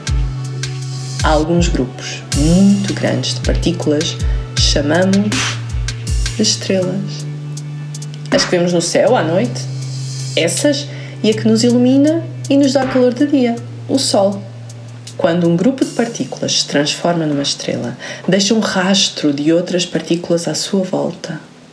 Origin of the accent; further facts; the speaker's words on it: Portugal; Sou autora e ilustradora de livros para a infância. Sou portuguesa